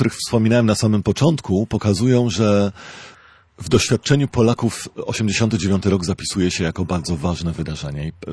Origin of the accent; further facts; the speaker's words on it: western Poland, Poland; Ja jestem dzieckiem akurat z małego miasteczka w zachodniej Polsce.